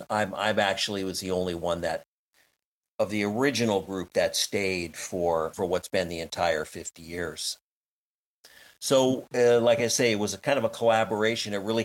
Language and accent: English; San Jose, California, United States; I was born in San Jose. And so I was born and raised there outside of Los Gatos.